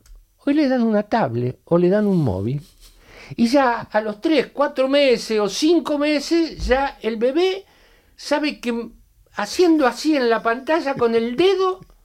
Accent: Argentina; Ahora, por ejemplo, en mi país, yo viví 6 décadas en Argentina.

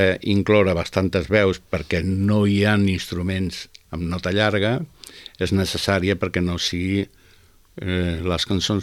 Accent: Córdoba, Andalusia, Spain; now in Calella, Spain; Jo sóc de Còrdoba, clar.

